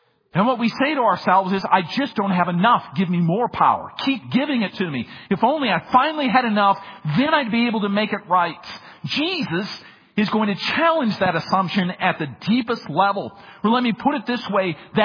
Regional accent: Minnesota, United States; that had happened in my home state of Minnesota.

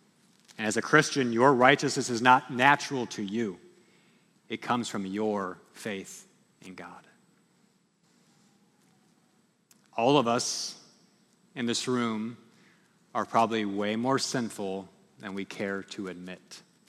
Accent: United States; And I know myself, I can easily, as an American, get caught up when I hear certain countries

